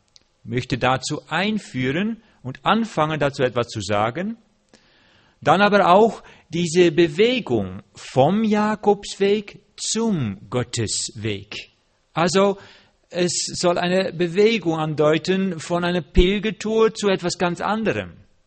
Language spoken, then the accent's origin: German; Netherlands; German is a second language; now in Germany; Ich bin Holländer, aber ich wohne mit meiner Frau in Deutschland, in Hessen.